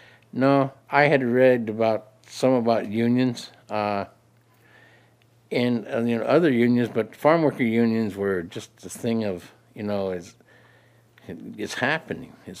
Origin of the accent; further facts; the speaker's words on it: California, United States; So I'm from the San Joaquin Valley.